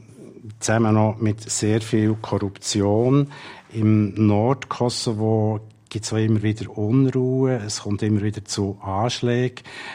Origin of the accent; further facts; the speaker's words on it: Switzerland; now in Belgrade, Serbia; ich komme aus der Schweiz, lebe in Belgrad, verstehe Serbisch, Albanisch kann ich aber sehr schlecht